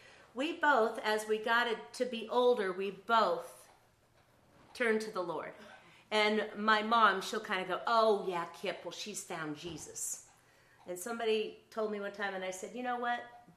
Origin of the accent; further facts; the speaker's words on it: Colorado, United States; I grew up in Colorado with a wonderful childhood.